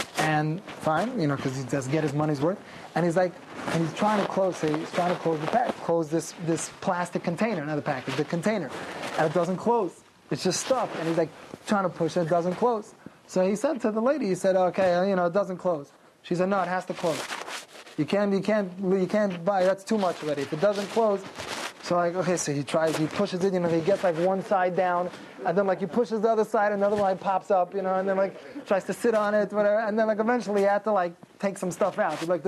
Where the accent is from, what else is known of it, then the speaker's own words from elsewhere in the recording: Kew Gardens, New York, United States; So I'm originally from Kew Gardens.